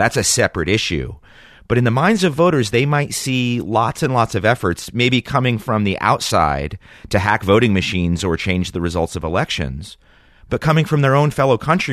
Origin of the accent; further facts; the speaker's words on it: Pennsylvania, United States; you were on the front lines of this election security issue in my home state of Pennsylvania.